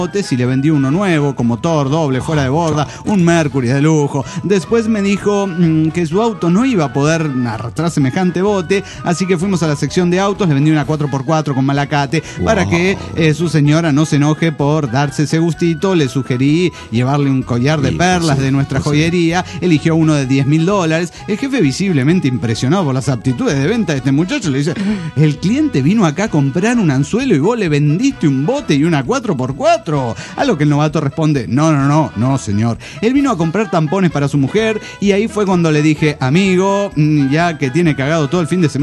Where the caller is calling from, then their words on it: Axochiapan, Morelos, Mexico; de Axochapa, Morelos, México.